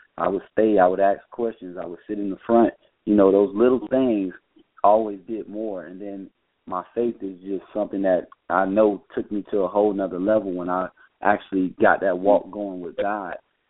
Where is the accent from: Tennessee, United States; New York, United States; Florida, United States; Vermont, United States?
Florida, United States; Fort Myers; I'm from Fort Myers, Florida. So the FM was, you know, my hometown is Fort Myers, Florida.